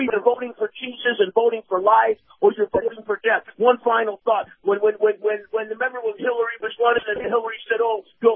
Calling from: Tampa, Florida, United States; in Tampa.

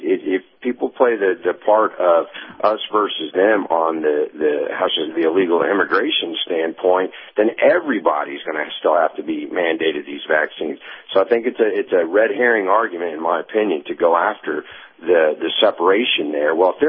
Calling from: Tennessee, United States; in Tennessee.

